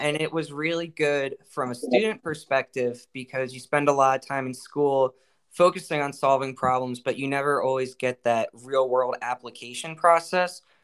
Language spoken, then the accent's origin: English; Toms River, New Jersey, United States; Yeah, so I've actually grown up right on the Toms River my whole life. So I've been here since I was born in Toms River, New Jersey.